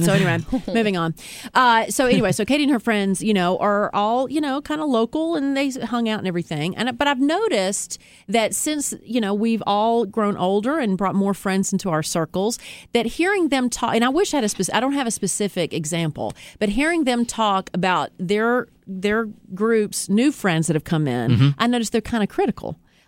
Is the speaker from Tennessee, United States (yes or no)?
yes; Nashville, Tennessee, United States; now in Atlanta, United States; I grew up in Nashville, went to UT, and the real UT, Tennessee, and then I came down to Atlanta.